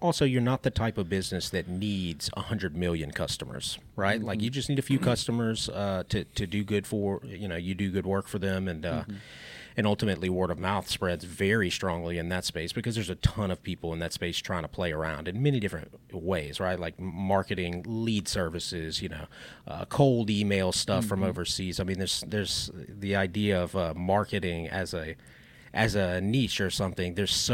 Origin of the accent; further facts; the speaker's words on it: Louisiana, United States; I'm from Louisiana, but not that.